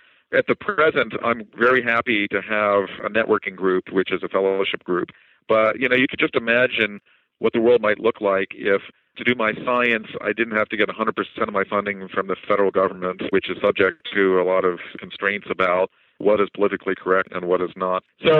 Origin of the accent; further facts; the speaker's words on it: Pittsburgh, Pennsylvania, United States; So the meeting is going to be in Pittsburgh, my hometown here, and it's going to be May 9 and 10.